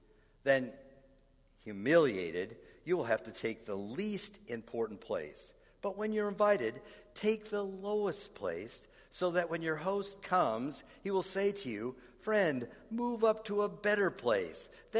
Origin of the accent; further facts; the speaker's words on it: Midwest, United States; Growing up in the Midwest, it was so common that after church, you would get together with some families